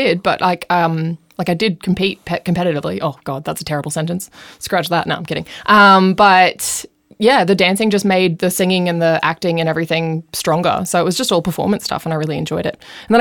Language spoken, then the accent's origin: English; Noosa, Queensland, Australia; I grew up in Noosa